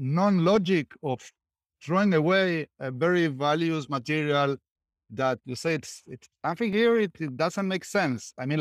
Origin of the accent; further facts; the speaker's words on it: Argentina; English is a second language; moved away as an adult; now in Israel; I come from Argentina. I'm living in Israel for 9 years.